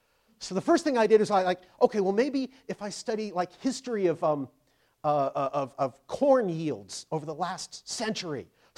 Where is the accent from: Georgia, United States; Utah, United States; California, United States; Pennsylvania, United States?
Utah, United States; also born or lived in Hawaii; I grew up living near the University of Utah, which has a glorious library, wonderful library with a whole bunch of archives. And this is, of course, after I moved from Hawaii.